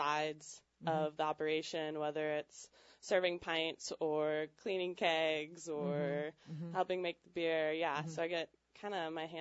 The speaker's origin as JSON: {"language": "English", "region": "Minnesota", "country": "United States", "tie": "born or raised there", "also_born_or_lived": "Whitefish, Montana", "lives_now": "Haines, United States", "said": "I grew up in Minnesota. But I lived in Whitefish, Montana for about 6 years before I came to Haines."}